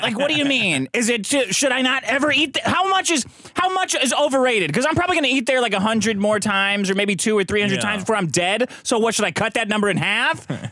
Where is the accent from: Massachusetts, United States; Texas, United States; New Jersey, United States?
Texas, United States; As a Texan, Whataburger is great.